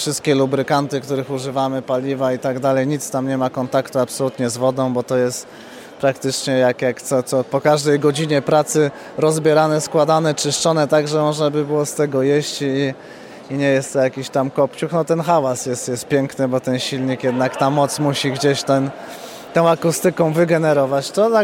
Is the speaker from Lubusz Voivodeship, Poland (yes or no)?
no; Warsaw, Masovian Voivodeship, Poland; urodziłem się i mieszkam w Warszawie